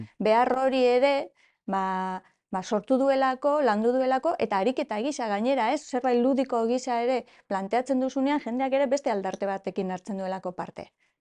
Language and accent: Basque; Vitoria-Gasteiz, Basque Country, Spain; also born or lived in Oñati; Bai, hori ni gazteiztarra adopzioz, bai, txikitan etorri ginen, eta nik betik esaten dut, nik ni gazteizek euskaldun du ninduela. Ni oinatitik nentorren, euskara banekarren, baina hemen konturatu nintzen euskalduna nintzela.